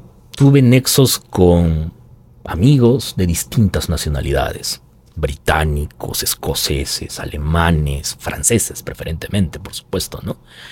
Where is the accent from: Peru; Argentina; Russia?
Peru; Cusco; yo soy cusqueño.